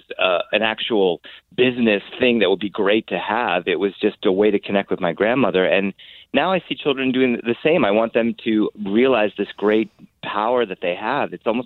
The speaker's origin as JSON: {"language": "English", "region": "Delaware", "country": "United States", "tie": "born or raised there", "said": "Yes, as a kid, I grew up in Delaware, not too far from Pennsylvania."}